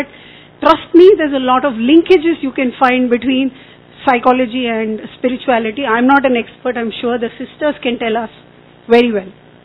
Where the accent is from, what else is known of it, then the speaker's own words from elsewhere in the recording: Bangalore, Karnataka, India; So I come from Karnataka, Bangalore.